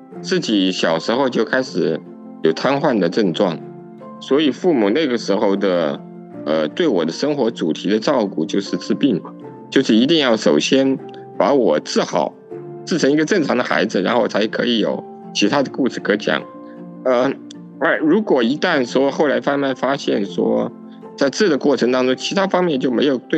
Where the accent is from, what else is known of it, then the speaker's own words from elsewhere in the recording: central China, China; born there; 我是生在1980年，在中国大陆的中部一个现在算是三线的城市，父母都是很底层的普通的员工。